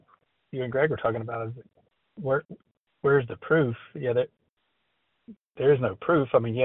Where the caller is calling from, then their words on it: Atlanta, Georgia, United States; from Atlanta.